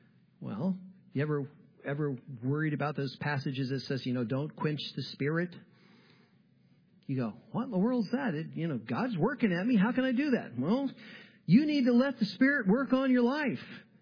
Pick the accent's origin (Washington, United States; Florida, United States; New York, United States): Florida, United States; I grew up in Florida, and I can tell you that you start here, you walk out into the water